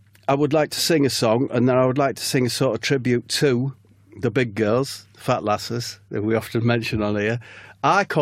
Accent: Middlesbrough, North East England, United Kingdom; born there; I was born in Middlesbrough, which is known as Soul Town.

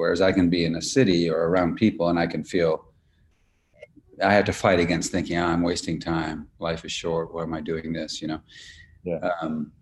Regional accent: New York City, New York, United States; born there; also born or lived in Venezuela; Well, I was born in New York City, but as an infant, my dad got a job in South America. First, we went to Venezuela, spent a year there

